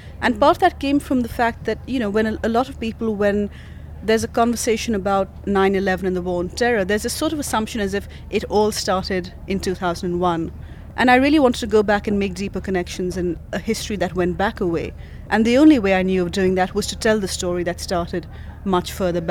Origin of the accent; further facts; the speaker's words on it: Pakistan; that's not really unusual if you're growing up in Pakistan